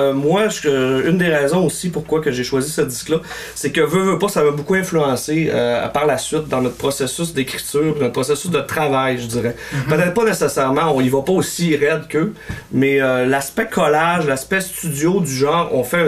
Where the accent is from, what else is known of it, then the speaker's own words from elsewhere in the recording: Alma, Quebec, Canada; Moi, je viens d'Alma, au Lac-Saint-Jean.